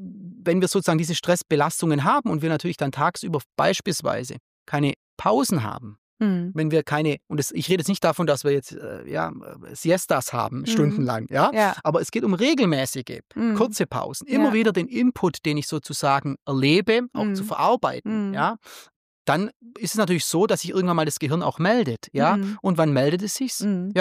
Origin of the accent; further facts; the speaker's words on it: Southern Germany, Germany; Und ich komme ja aus Süddeutschland.